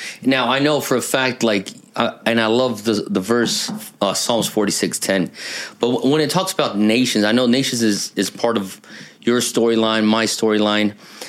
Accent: Brazil; now in United States; I come from a Japanese Italian family, but growing up in Brazil and then off to America.

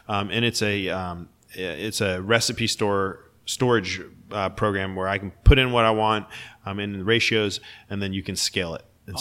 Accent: Fayetteville, United States; I grew up here in Fayetteville.

